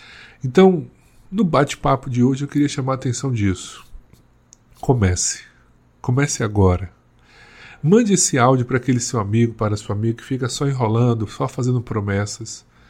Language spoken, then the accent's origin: Portuguese; Northeast Region, Brazil; Sou nordestino, então aqui é um mês também de muita alegria do São João